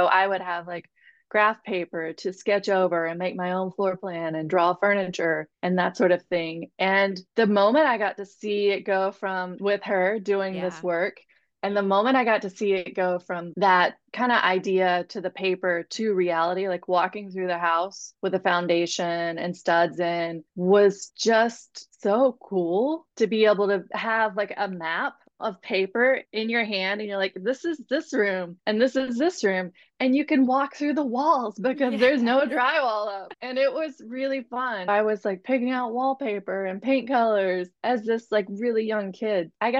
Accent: Tennessee, United States; So I grew up in East Tennessee.

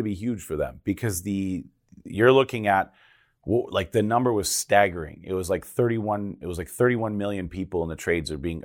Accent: Canada; Being Canadian

